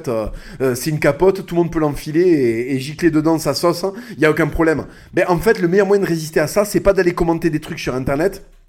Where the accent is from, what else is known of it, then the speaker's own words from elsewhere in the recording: France; même en tant que Français d'origine espagnole